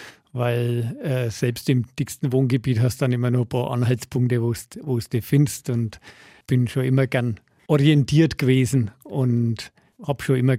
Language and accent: German; Höfen, Bavaria, Germany; Ja, ich bin in Höfen aufgewachsen.